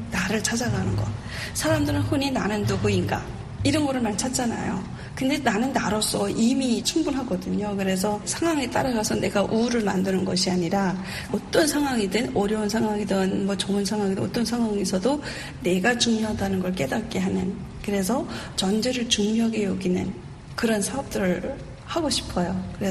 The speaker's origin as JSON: {"language": "Korean", "country": "North Korea", "tie": "born or raised there", "moved": "yes", "said": "통일된 다음에 북한 땅에 내 고향에 오히려 북한을 떠나서 밝은 세상에서 살면서"}